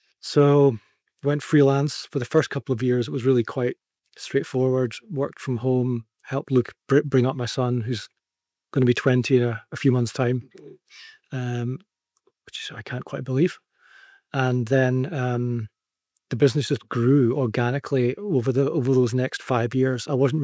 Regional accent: Edinburgh, Scotland, United Kingdom; also born or lived in Berwick-upon-Tweed; Yeah, well, I went to school in Edinburgh, but I was actually born across the border in Berwick-upon-Tweed. So technically speaking, I'm English.

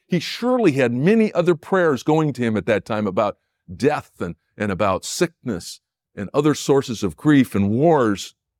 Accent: Rockford, Illinois, United States; moved away as an adult; My dad drove me out from Rockford, Illinois, which is my hometown, and it took us 1,000 miles of driving to get to MIT.

